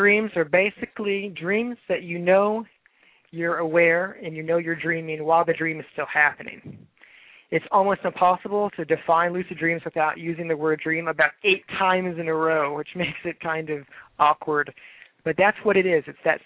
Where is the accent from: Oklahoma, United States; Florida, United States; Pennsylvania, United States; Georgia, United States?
Georgia, United States; now in California; I grew up in Georgia and spent the last 7 years in California, so I'm in denial.